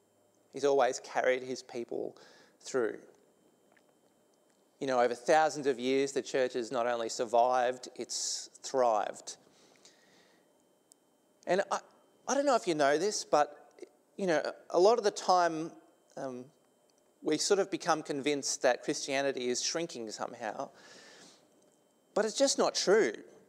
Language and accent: English; Australia; I'm only Aussie